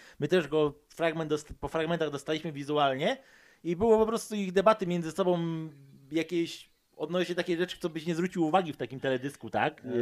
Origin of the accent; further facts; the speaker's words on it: Poznań, Greater Poland Voivodeship, Poland; jak już o tramwaju wspomniałem, jesteśmy z Poznania